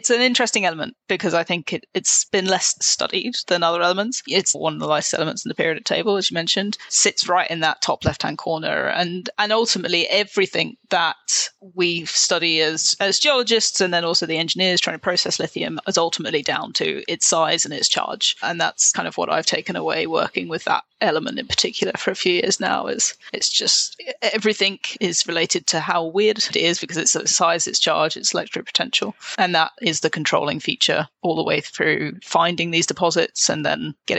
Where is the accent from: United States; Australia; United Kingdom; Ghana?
United Kingdom; England; now in Vancouver, Canada; I currently live in Vancouver, but as the accent says, I'm from the UK originally. I grew up just outside of London